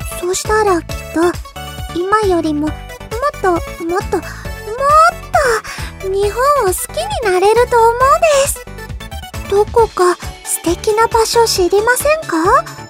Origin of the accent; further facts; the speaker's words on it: Canada; Japanese is a second language; now in Japan; カナダ生まれのカナダ育ち。日本には5ヶ月前に来たばかりです。